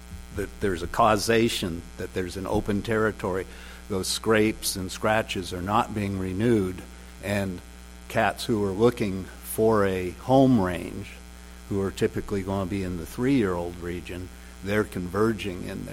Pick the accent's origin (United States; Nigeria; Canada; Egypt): United States; Sammamish, Washington; from Sammamish, Washington